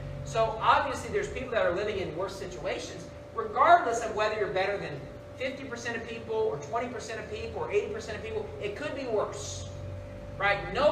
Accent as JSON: {"language": "English", "town": "Sacramento", "region": "California", "country": "United States", "tie": "born or raised there", "moved": "as an adult", "lives_now": "Philippines", "said": "the house that we had growing up in Sacramento. And it's like, honestly, the house we had in Sacramento, we could have lived there with our 3 kids and my wife and I."}